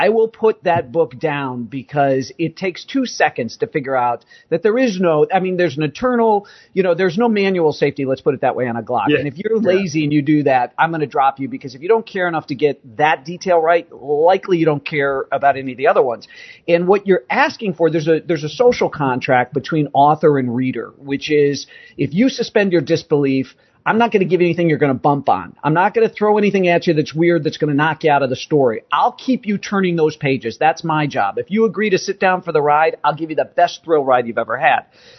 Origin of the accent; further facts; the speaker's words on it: United States; I'm an American first.